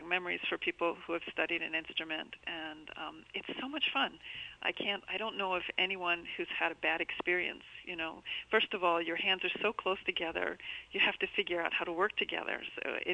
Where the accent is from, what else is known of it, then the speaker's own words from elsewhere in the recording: Delaware, United States; And since Delaware is my home state, I was very, very happy to be asked